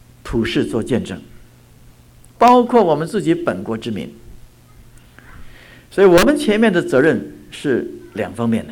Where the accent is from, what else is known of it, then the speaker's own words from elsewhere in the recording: China; 今天我们中国人有这么多基督徒，这么多教会，怎么来的？